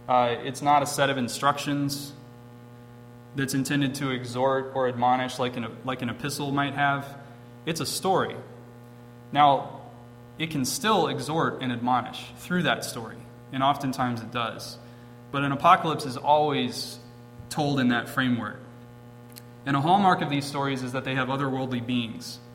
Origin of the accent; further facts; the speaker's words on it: Virginia, United States; There was like one gas station in my hometown in Virginia where the pump stopped working, but that was the extent of the damage.